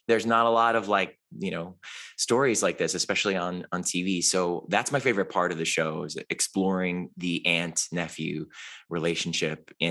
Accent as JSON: {"language": "English", "town": "Cleveland", "region": "Ohio", "country": "United States", "tie": "born or raised there", "said": "And I grew up in Cleveland. So to me, it's like a love letter to the Midwest and to Midwest culture"}